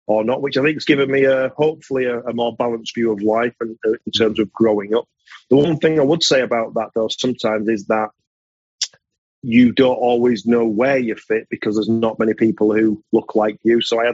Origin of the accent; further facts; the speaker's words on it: Bradford, Yorkshire and the Humber, United Kingdom; I was a boy from Bradford. That's where I was born and raised in Bradford, to a black Caribbean dad and a white English mother. So my dad came over from a small island called Nevis in the Caribbean when he was 10 years old.